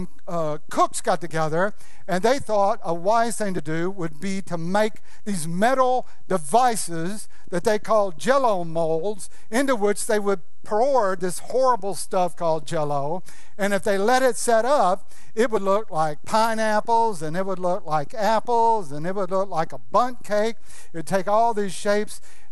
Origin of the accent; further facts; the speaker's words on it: New York, United States; born there; Do you remember, I was born in 1957 in New York